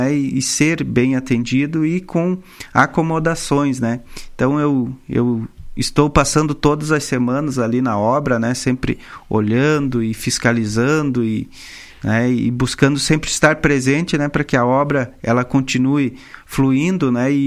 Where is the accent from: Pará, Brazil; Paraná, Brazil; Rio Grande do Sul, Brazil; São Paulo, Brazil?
Rio Grande do Sul, Brazil; Vacaria; quando nós chegamos lá, entramos num gabinete e falamos que somos de Vacaria, né?